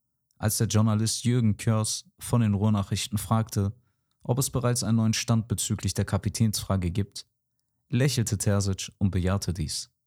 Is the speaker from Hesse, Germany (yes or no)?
no; Dortmund, North Rhine-Westphalia, Germany; Und ich als gebürtiger Dortmunder habe es auch gemocht